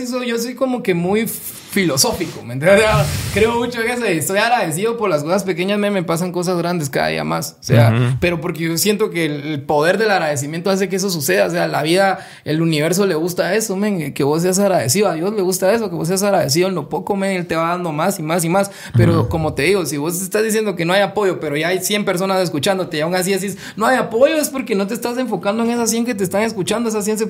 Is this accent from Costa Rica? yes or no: no; Guatemala; yo en Guate empezara a hacer algo y enfocarme en mi país